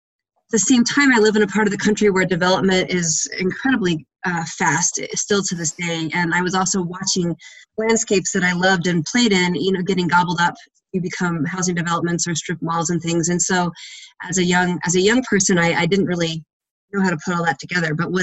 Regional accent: Colorado, United States; I grew up here in Colorado, and we spent our summers camping.

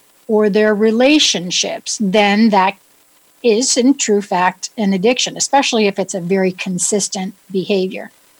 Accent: New England, United States; accent: New England; That's my New England accent.

